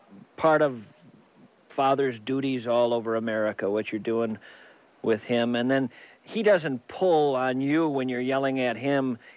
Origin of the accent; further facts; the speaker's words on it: St. Paul, Minnesota, United States; at least most of the crowd I grew up with in St. Paul, shoplifted.